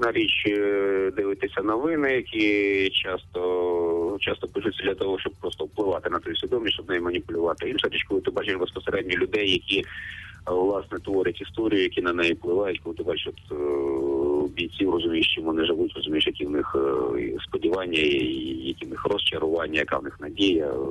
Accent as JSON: {"language": "Ukrainian", "town": "Starobilsk", "region": "Luhansk Oblast", "country": "Ukraine", "tie": "born or raised there", "said": "Ми виступаємо в Сватовому і в моєму рідному Старобільську."}